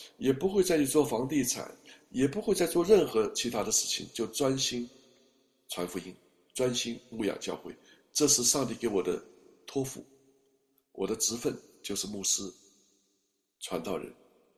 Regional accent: China; 我说我是从文化大革命出来的，在我这一生当中经历了多少这种我们中国人。

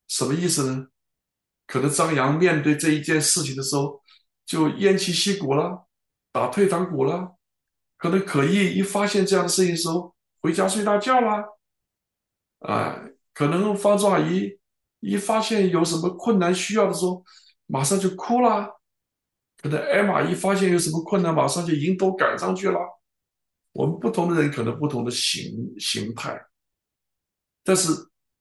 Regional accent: Baoding, Hebei, China; 我的名字在多少年前，二三十年前就在我的老家河北保定就已经被摆在那里了

